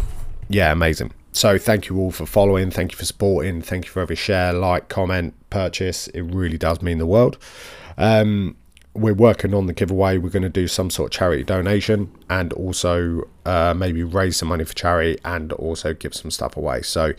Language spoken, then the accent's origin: English; United Kingdom; You know, we are British at the end of the day, so let's keep it British, keep it normal.